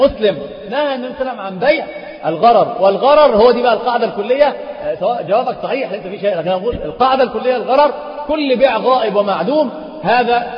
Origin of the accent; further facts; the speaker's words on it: Alexandria, Alexandria Governorate, Egypt; هو مشهور عندنا في اسكندرية